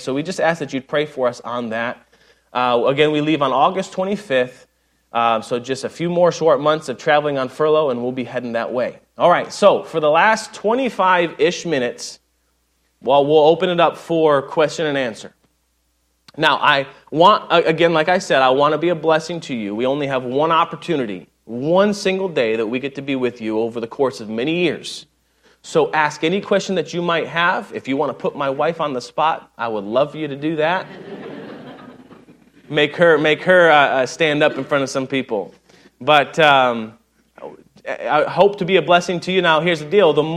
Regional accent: United States; I love the United States of America. I am a patriot. I'm American.

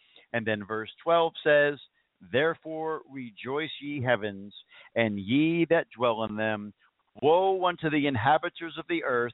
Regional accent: New Jersey, United States; well, I'm from New Jersey, the greatest country on earth, New Jersey. And yes, I am a Yankee.

